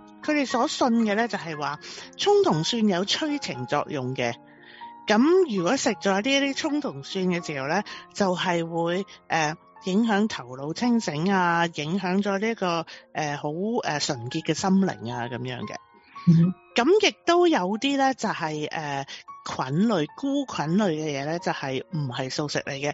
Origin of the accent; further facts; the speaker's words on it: China; 好似我哋中國人講嘅，就話太過毒啦，唔食得